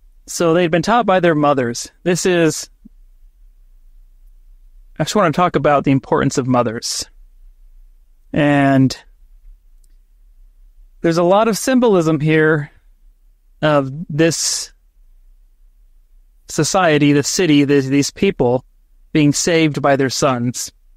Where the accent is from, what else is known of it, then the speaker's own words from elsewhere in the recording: Texas, United States; We're Texan. What can we do?